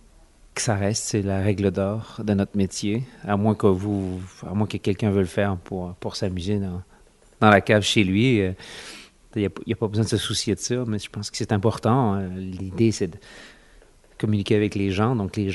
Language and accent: French; France; Je suis anglais et français. Français de naissance, français à l'école, anglais, anglophone totalement ou presque musicalement.